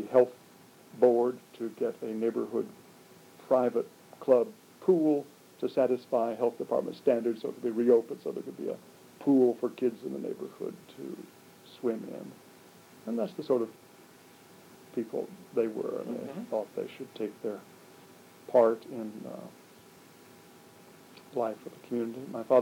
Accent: Washington, District of Columbia, United States; Well, where you see me now is not too far from where I grew up, because I was born in Washington.

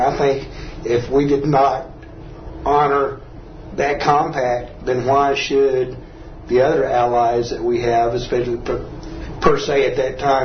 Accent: Lubbock, Texas, United States; And then on my eighth birthday and so many, we moved here to Lubbock. And then I grew up here in Lubbock, considered it home. Graduated from Coronado High School May 30th, 1969.

